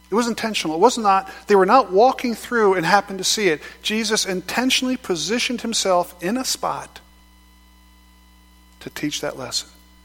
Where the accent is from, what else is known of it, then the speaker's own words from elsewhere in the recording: Scotland, United Kingdom; I'm also Scottish, so if that helps.